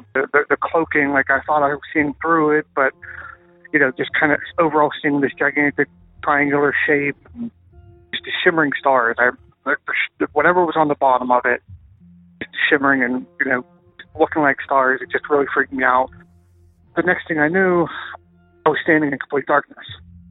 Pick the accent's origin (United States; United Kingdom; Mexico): United States; Pennsylvania; I want to stay anonymous for this. I will just say that I'm from Pennsylvania.